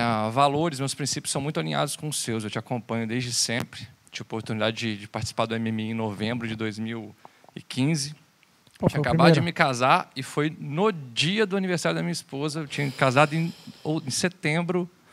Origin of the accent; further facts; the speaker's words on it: Brasília, Federal District, Brazil; now in Braga, Portugal; Sou natural de Brasília, capital do Brasil. Moro hoje em Braga